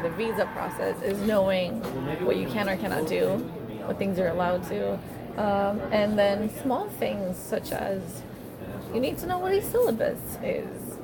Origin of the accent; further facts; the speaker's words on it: São Paulo, Brazil; also born or lived in Paraguay; I'm from Brazil.